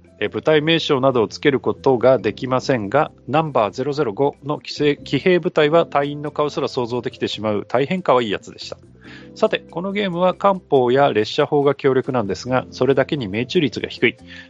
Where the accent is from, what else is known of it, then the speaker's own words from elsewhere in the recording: Aichi, Japan; 地元三河で徳川家康を選んで始めると